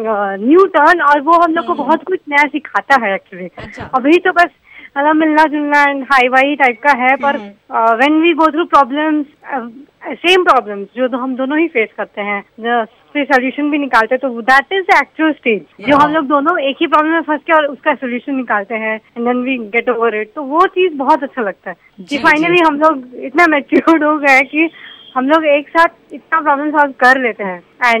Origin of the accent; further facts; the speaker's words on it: Odisha, India; now in Siliguri, India; मैं एक्चुअली उड़ीसा से हूँ, but now I am in Siliguri, I am posted in Siliguri.